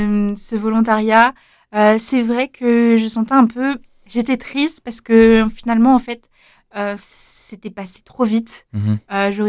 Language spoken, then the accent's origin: French; France; now in Belgium; Je suis française. Bon, c'est juste à côté la Belgique. Mais il y avait quand même ce côté où c'est quand même un nouveau pays.